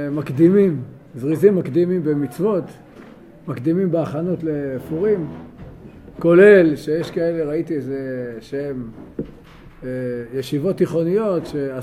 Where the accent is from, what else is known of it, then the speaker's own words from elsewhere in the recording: Jerusalem, Jerusalem District, Israel; וכמובן שאומנם אנחנו ירושלמים, ומבחינתנו אולי, אנחנו נראה שיש גם בחינה מסוימת